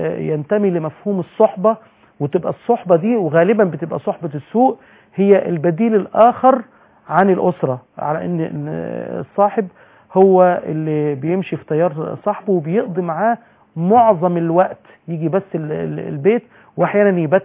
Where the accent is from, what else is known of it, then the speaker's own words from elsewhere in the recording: Egypt; واحنا بطبيعتنا كعرب او كمصريين